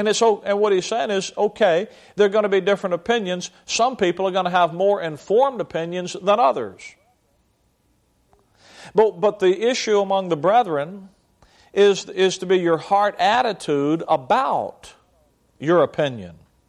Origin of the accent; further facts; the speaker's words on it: Alabama, United States; moved away as an adult; Down south, where I was raised, I mean, when I moved up to the Midwest, in 1979, I moved from Alabama to Chicago, Illinois.